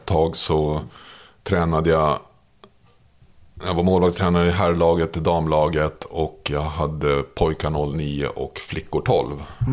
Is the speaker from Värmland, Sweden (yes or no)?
no; Märsta, Stockholm County, Sweden; Jag växte upp i Märsta.